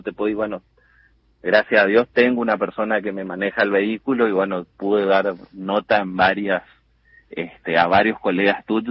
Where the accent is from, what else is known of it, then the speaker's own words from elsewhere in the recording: Bellavista, Corrientes, Argentina; born there; acá de Corriente, de Bellavista, de Goya, ando por todos lados. Soy nacido en Bellavista y por ahí suelo estar viviendo tengo varias lugares donde vivo